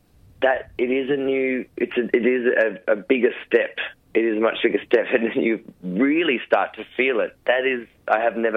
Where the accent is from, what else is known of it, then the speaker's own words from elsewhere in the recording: Logan City, Queensland, Australia; because I grew up in Logan City in Queensland, which is very, very suburban.